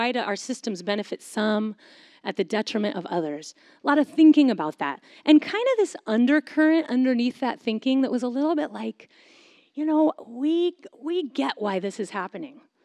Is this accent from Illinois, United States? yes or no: no; Davis, California, United States; I grew up in Davis, which is about an hour away, and also a university town.